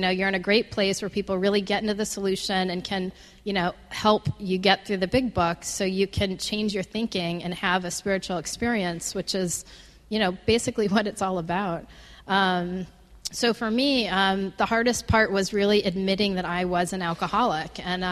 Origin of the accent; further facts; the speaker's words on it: Fort Wayne, Indiana, United States; I'm from Fort Wayne, Indiana, the youngest of three.